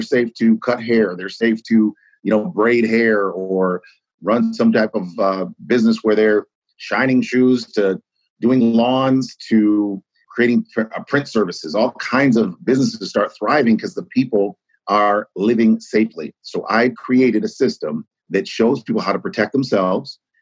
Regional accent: Ann Arbor, Michigan, United States; now in Detroit, United States; And I'm from Ann Arbor, Michigan, but I originally came here to Detroit in 1994

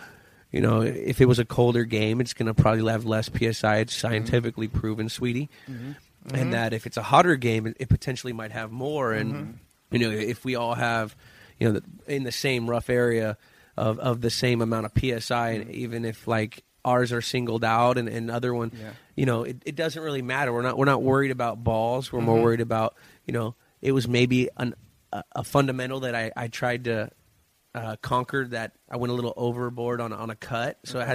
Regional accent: California, United States; I grew up in the Bay Area.

